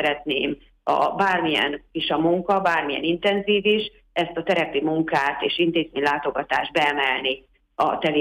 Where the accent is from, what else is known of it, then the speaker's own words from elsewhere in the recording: Miskolc, Borsod-Abaúj-Zemplén, Hungary; arra rátanultam miskolciként is, mivel 52 éve ebbe a térségbe élek